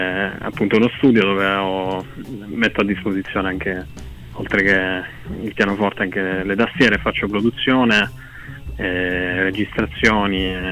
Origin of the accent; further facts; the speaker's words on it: Solarino, Sicily, Italy; io vengo da Solerino, un paesino vicino a Siracusa